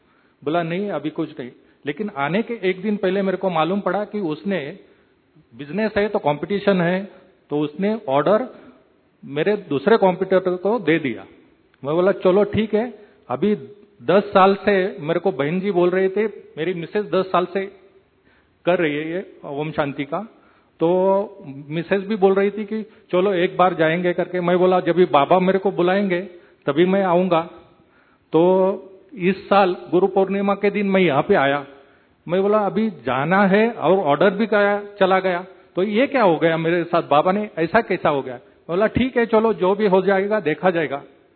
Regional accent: Pune, Maharashtra, India; मैं पुणे से आया हूं।

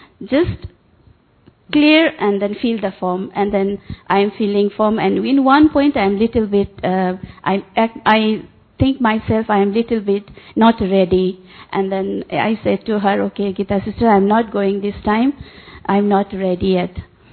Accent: Nepal; English is a second language; now in Belgium; I come from Belgium, but I'm Nepali.

